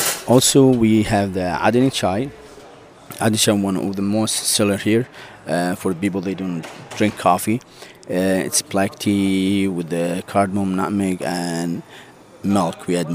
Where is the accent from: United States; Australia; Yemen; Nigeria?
Yemen; Sanaa, Amanat Al Asimah; I'm from Yemen, Sana'a.